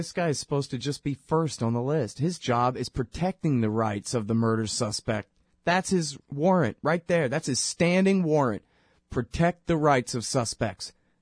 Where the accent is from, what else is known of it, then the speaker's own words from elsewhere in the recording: Texas, United States; I'm not from there. I'm a Texan.